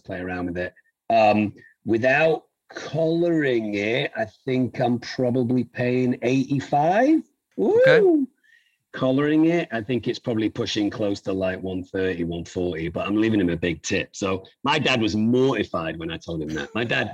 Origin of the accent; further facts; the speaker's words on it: Manchester, North West England, United Kingdom; I come from Manchester, and there's two things about coming from Manchester that's super important.